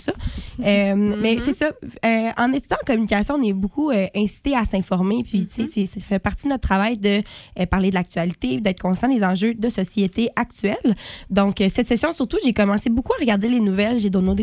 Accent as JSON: {"language": "French", "town": "Gatineau", "region": "Quebec", "country": "Canada", "said": "Parce que nous, on vient de Gatineau, là."}